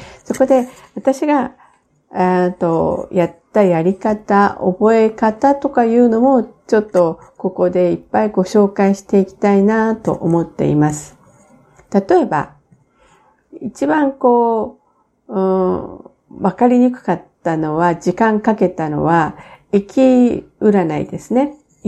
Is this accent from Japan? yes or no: yes; Aomori, Japan; born there; 青森県生まれで